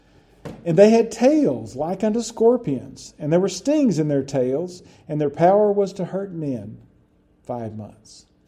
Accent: Texas, United States; I grew up in West Texas, so they actually had ads for oil wells.

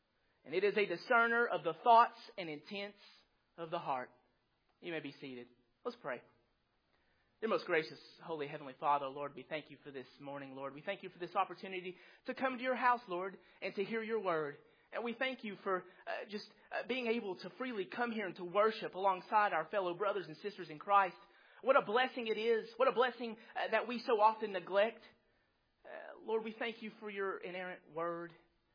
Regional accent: the South, United States; I'm from the South, I say Renaissance.

